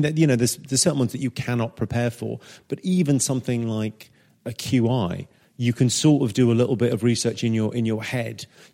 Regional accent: Farnham Common, South East England, United Kingdom; Yeah, Farnham Common.

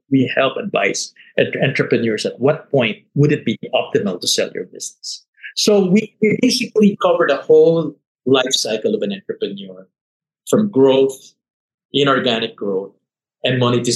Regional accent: Manila, Metro Manila, Philippines; I'm from Manila, which was a very dark time when I finished school.

